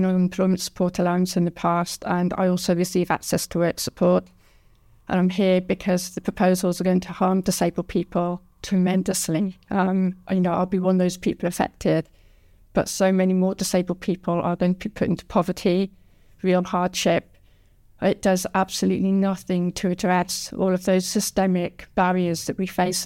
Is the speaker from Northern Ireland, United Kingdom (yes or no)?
no; Cardiff, Wales, United Kingdom; I'm here from Cardiff.